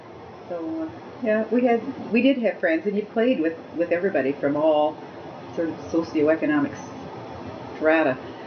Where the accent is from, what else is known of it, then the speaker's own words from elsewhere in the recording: Kingston, Ontario, Canada; also born or lived in Toronto; I was born here in Kingston, actually.